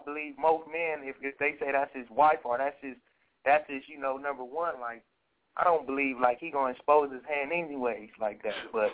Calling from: West Coast, United States; Man, I'm calling from the West Coast. Sending some West Coast love

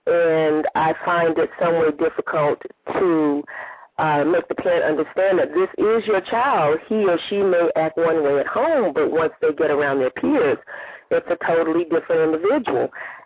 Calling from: Atlanta, Georgia, United States; I'm calling from Atlanta.

